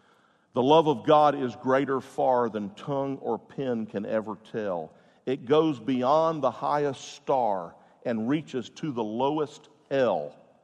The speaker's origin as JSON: {"language": "English", "town": "Jacksonville", "region": "Florida", "country": "United States", "tie": "born or raised there", "said": "Just a little red-headed kid over off of Barnes Road in Jacksonville, Florida, in apartment number 10."}